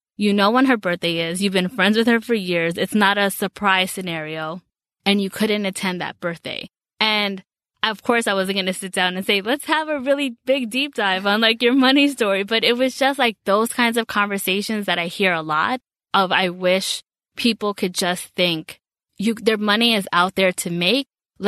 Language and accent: English; Bronx, New York, United States; And I've kind of gone through all of that, and growing up in the Bronx and kind of going through all those different stages.